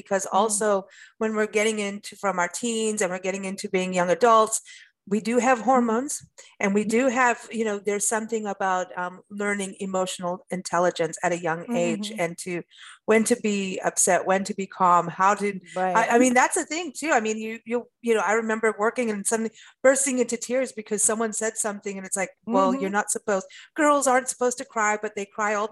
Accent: South Africa; also born or lived in Kenya; You know, I grew up in South Africa and Kenya, and at my age group, women were, you're supposed to be having babies

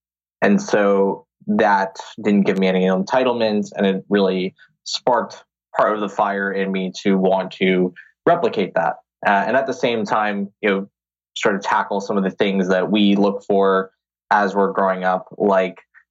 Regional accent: Florida, United States; because I grew up in South Florida.

